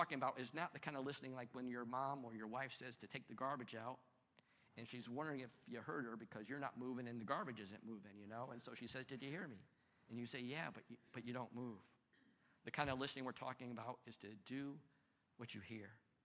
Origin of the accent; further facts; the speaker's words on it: Connecticut, United States; And I'm thinking, I'm from Connecticut. Connecticut's north of Philadelphia.